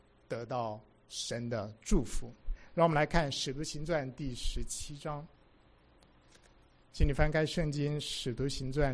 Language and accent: Chinese; China; 好像我们中国人呢不太用虚心这个词，起码我很少用